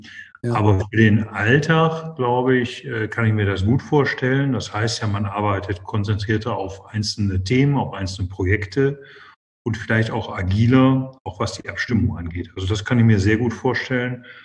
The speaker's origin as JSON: {"language": "German", "town": "Essen", "region": "North Rhine-Westphalia", "country": "Germany", "tie": "born or raised there", "said": "Und ich bin hier geboren und hier groß geworden. Also für mich ist Ruhrgebiet meine Heimat und bin in Essen geboren und groß geworden."}